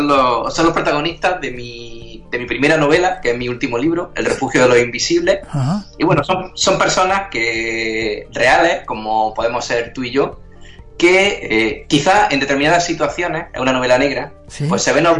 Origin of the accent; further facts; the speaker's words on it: Almería, Andalusia, Spain; Y encantado, disfrutando de mi querida Almería, que yo soy un apasionado de mi tierra